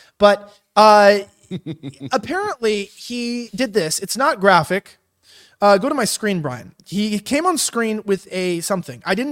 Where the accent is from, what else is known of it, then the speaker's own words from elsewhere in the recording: Los Angeles, California, United States; I'm from Los Angeles. People don't know this. I used to work in Hollywood.